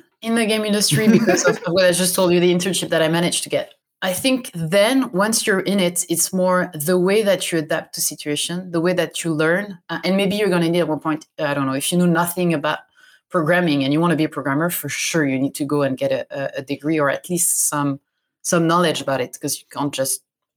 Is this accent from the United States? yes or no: no; France; moved away as an adult; now in Montreal, Canada; I'm in Montreal. Fantastic. So I'm originally from France. I'm French. And I moved to Montreal more than 15 years ago.